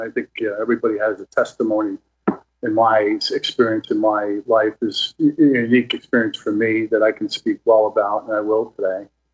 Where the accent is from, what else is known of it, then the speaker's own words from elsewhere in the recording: New York City, New York, United States; growing up in New York City, as you can imagine, is pretty intense